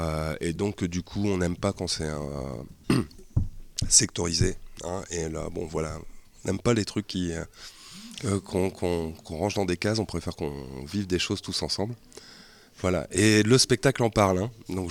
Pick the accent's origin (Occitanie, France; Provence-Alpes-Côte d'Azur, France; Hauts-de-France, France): Hauts-de-France, France; Amiens; On vient de d'Amiens, Hauts-de-France.